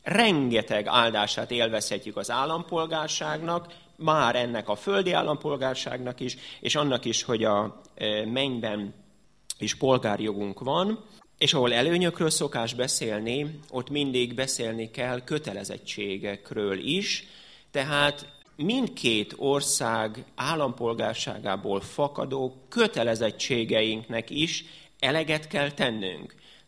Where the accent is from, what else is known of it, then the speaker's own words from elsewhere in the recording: Hungary; born there; Egyszer állampolgárai vagyunk annak az országnak, amelyben születtünk, ez Magyarország.